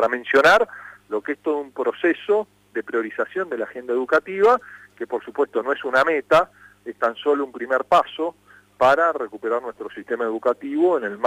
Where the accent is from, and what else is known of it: Argentina